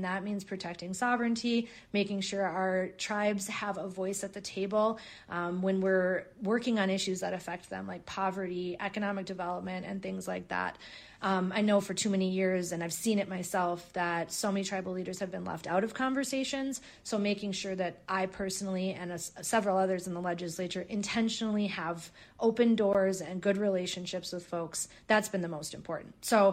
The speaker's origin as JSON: {"language": "English", "region": "Minnesota", "country": "United States", "said": "I come from generations before me who were raised here. And what I know about being a Minnesotan is taking care of each other, being kind to each other."}